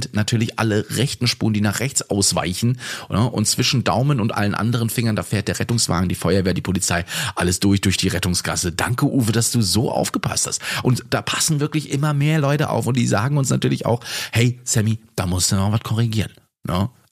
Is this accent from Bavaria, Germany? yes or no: yes; Bavaria, Germany; Und ich bin ja auch in Franken aufgewachsen, 11 Jahre.